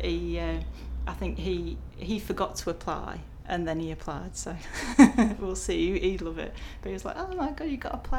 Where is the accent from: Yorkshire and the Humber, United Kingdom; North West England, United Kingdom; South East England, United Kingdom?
Yorkshire and the Humber, United Kingdom; Sheffield; I was born in Sheffield. I suppose originally sort of very sort of working class sort of background, you know, my sort of dad was a steel worker and both my grandfathers were steel workers, both my grandmothers were domestics